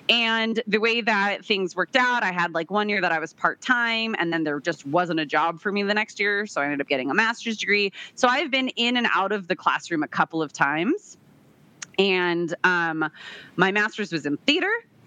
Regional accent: San Diego, California, United States; I am an English teacher in San Diego, California, and I am born and raised in San Diego. I stayed here for college, and I'm actually teaching back in the district where I grew up.

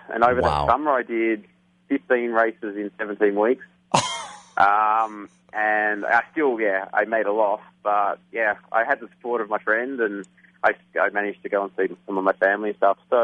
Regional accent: Tasmania, Australia; who's from my home state, Tasmania in Australia.

